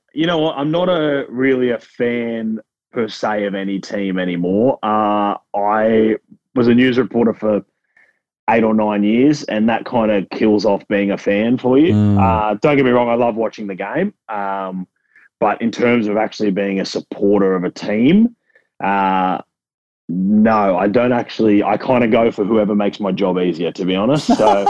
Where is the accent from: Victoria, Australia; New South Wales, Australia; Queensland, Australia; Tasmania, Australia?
Queensland, Australia; Especially because I grew up in Queensland and my whole basic high schooling life when I go to high school in 2006 to 2010.